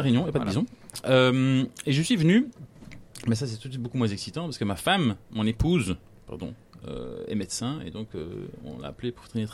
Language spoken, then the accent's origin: French; Belgium; je commence à me faire inviter à des émissions de radio parce que je suis belge